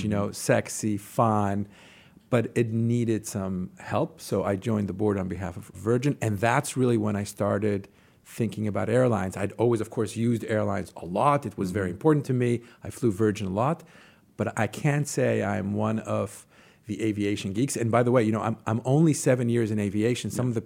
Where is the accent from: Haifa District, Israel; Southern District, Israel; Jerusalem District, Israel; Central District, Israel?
Jerusalem District, Israel; Jerusalem; You know, I grew up in Jerusalem, in Israel.